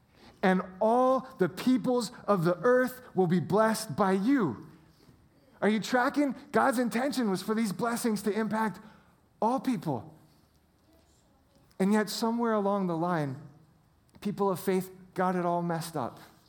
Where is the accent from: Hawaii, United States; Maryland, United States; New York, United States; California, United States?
Hawaii, United States; Now, I grew up in Hawaii, and there was a word that was used for Caucasian people like me that didn't look like everybody else.